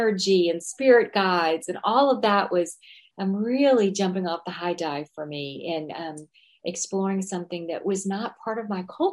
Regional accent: Memphis, Tennessee, United States; I'm from Memphis. So going to a meditation class, you know, 12 years ago was a very woo-woo thing to do.

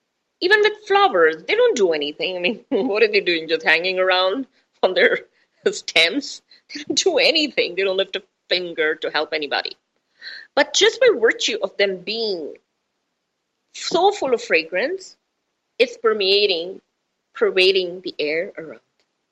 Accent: India; I'm Indian and beautiful in an Indian way.

